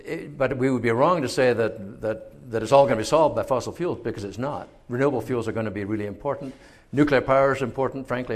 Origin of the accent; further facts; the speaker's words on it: California, United States; Well, I come from California. We can't drill for oil offshore California.